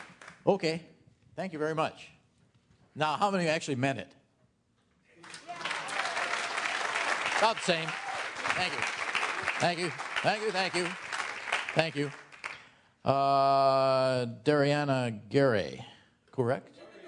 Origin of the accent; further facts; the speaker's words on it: Milwaukee, Wisconsin, United States; I'm from Milwaukee, too. Winter is worse than Milwaukee because you're cold and you're in Milwaukee.